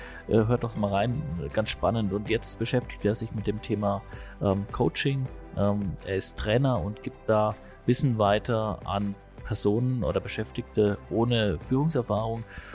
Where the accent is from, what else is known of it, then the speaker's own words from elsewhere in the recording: Bavaria, Germany; accent: Franconian; ich kann meinen fränkischen Dialekt auch nicht verhehlen.